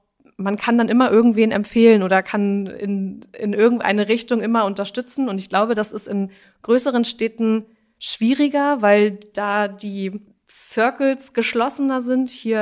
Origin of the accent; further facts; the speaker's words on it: Schleswig-Holstein, Germany; now in Greifswald, Germany; Ich komme aus Schleswig-Holstein.